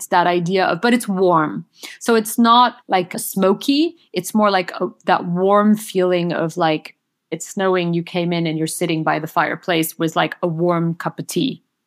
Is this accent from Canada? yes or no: no; Austria; you know, I'm from Austria, and in Austria, it's still like a big seller.